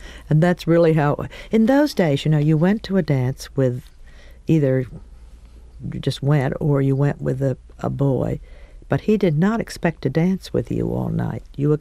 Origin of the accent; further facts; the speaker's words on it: Rye, New York, United States; Well, I grew up in Rye, New York. I had a wonderful mother and father and two brothers and one sister. It was a town of 8,000 people